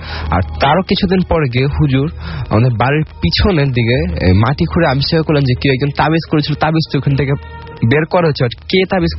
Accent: Comilla, Chittagong Division, Bangladesh; আমাদের গ্রামের বাড়ি কুমিল্লার ঘটনা

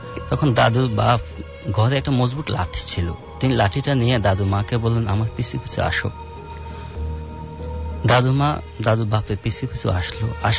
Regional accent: Gobindapur, Chittagong Division, Bangladesh; now in Dhaka, Bangladesh; আমার বাড়ি ফেনী জেলার দাগনভূঞা থানার গোবিন্দপুর গ্রামে। আমি এসেছি ঢাকা নয়াপল্টন থেকে।

